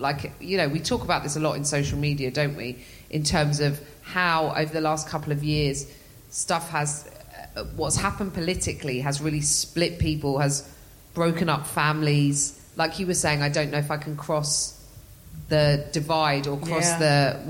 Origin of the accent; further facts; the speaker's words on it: England, United Kingdom; Do I define myself as British? I don't think that's a thing. I'm English.